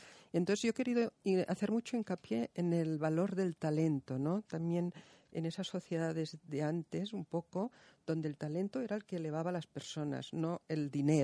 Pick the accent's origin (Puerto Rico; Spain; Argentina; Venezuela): Spain; Catalonia; yo soy catalana